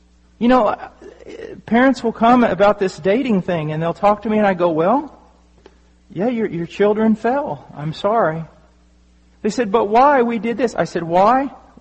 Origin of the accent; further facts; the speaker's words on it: United States; I'm American, okay? I speak too straight sometimes.